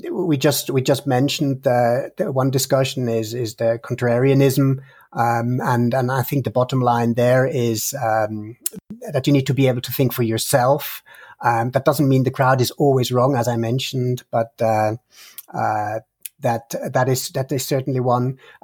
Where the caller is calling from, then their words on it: Switzerland; English is a second language; I'm talking from Switzerland, and that's actually quite I would say a Western or a global phenomena.